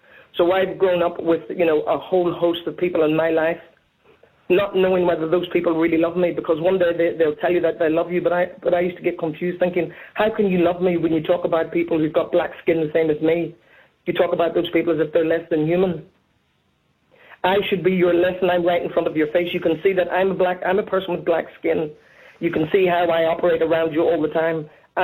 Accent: Northern Ireland, United Kingdom; I just said to you that I'm not naturally bigoted, but I was taught bigotry as I grew up in Northern Ireland.

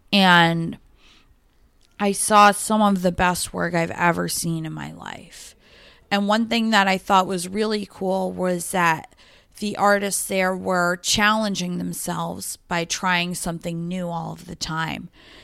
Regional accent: Connecticut, United States; I grew up in Connecticut and I'm very familiar with Westchester, but here I was in New Jersey.

